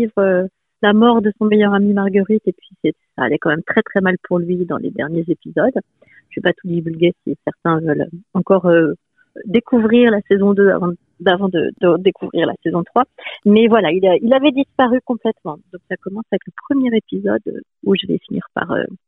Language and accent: French; Brittany, France; Oui, moi je suis bretonne.